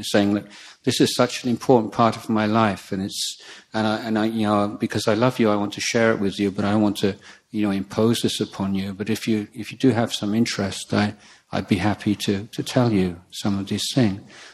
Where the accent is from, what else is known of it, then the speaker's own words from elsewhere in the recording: England, United Kingdom; You know, this is my frustration in growing up in England or something